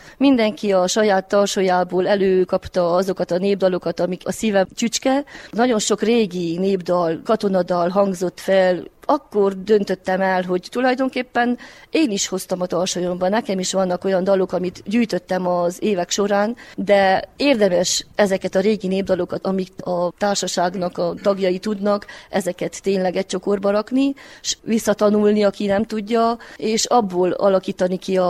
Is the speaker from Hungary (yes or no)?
no; Racu, Harghita, Romania; now in Siculeni, Romania; csikrákosi szülött, Madéfalván élek, a munkám szülőfalumhoz köt, itt tanítok, immár 90 óta